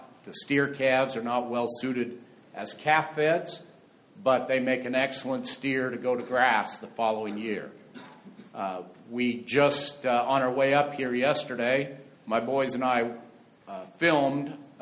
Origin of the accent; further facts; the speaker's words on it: Juanita, Nebraska, United States; from Juanita, Nebraska. I'm the fourth generation on our family's operation. My great-grandparents came out and homesteaded in 1886